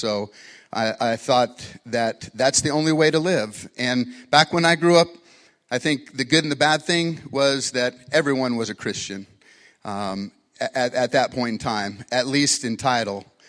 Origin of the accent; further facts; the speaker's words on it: Wyoming, United States; I'm from Wyoming, to move back to Wyoming.